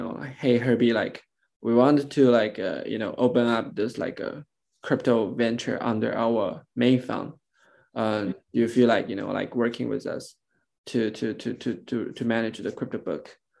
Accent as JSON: {"language": "English", "country": "China", "tie": "born or raised there", "said": "I'm born and raised in China"}